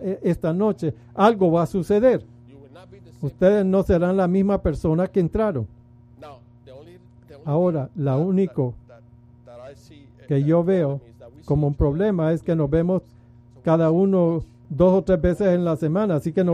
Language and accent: Spanish; Puerto Rico; Yo soy de Puerto Rico. Tenemos una música diferente, una cultura diferente.